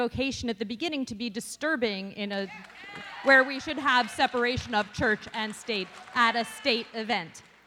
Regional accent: Chico, California, United States; I'm from Chico, and this is my second town hall.

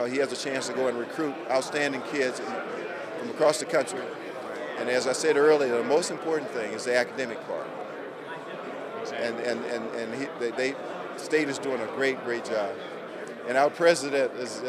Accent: Houston, Texas, United States; I was from Houston. We had 11 or 12 of us from the South.

